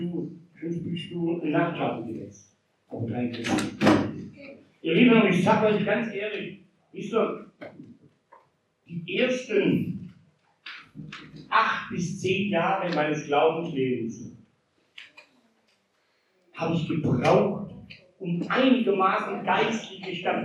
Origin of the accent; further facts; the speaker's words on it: Baden-Württemberg, Germany; Ich bin Schwabe, habt ihr schon mal?